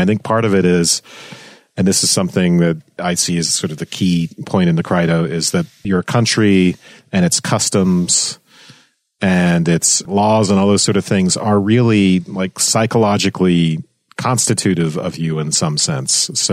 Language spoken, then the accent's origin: English; Ireland; Speaking as an Irish person.